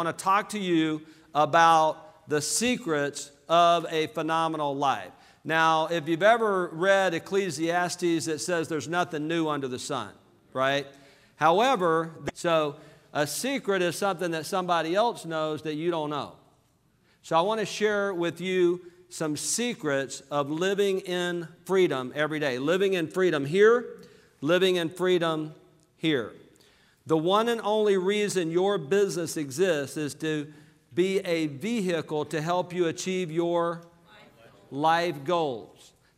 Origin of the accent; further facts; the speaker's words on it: Alabama, United States; LA, Lower Alabama, grew up very poor, on welfare.